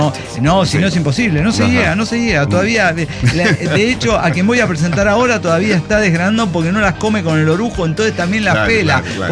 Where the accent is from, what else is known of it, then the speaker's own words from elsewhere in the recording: Avellaneda, Santa Fe, Argentina; soy de Avellaneda, Santa Fe, República Argentina.